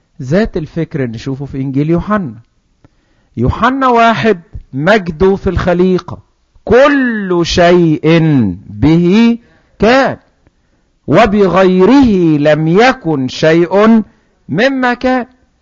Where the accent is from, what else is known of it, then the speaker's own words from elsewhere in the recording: Egypt; عندنا في مصر يهمهم قوي يشوفوا ده مصنوع فين